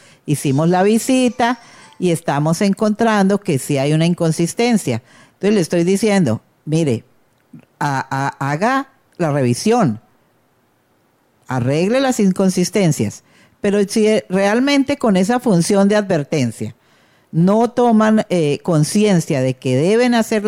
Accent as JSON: {"language": "Spanish", "region": "Arauca", "country": "Colombia", "said": "tengo muchos conocidos en Arauca, soy de Arauca, he ejercido varios cargos aquí."}